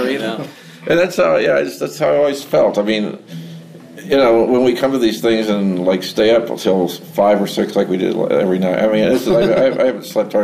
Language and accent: English; Oklahoma, United States; I mean, I when I was a kid, I grew up in Oklahoma, which is, you know, it's, you can see all the way across the state.